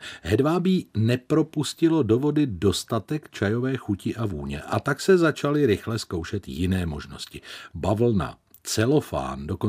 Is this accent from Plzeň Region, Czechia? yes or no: yes; Plzeň, Plzeň Region, Czechia; vařený mojí babičkou u nás v Plzni na Borech na plynovém sporáku v našem panelákovém 3+1.